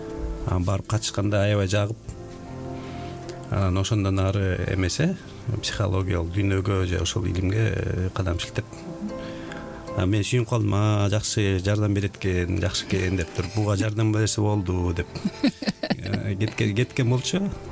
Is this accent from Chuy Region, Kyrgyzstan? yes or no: yes; Tokmok, Chuy Region, Kyrgyzstan; Ошондо мен өзүм ооба Чүйдөн болом, Токмок жергесинен.